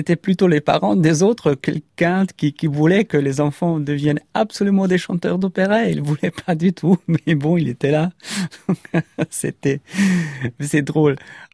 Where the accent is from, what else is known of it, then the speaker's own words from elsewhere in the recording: Zagreb, City of Zagreb, Croatia; born there; French is a second language; Je suis né en 1976 à Zagreb